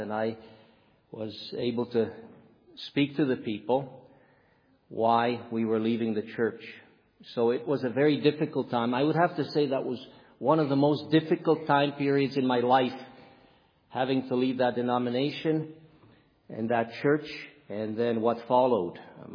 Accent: Canada; also born or lived in Czechoslovakia; in 1981, our family moved to Canada from Czechoslovakia. And so I spent most of my life in Canada. I grew up in Canada.

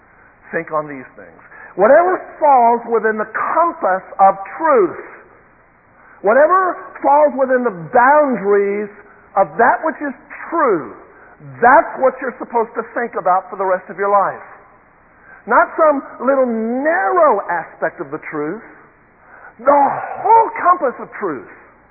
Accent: United States; just because I'm an American, and a 20th century American

